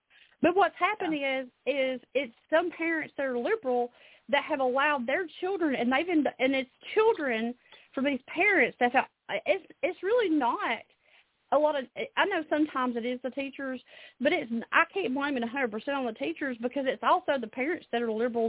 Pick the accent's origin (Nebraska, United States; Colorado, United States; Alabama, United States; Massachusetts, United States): Alabama, United States; I am from Alabama, which is one of the reddest states in the United States of America.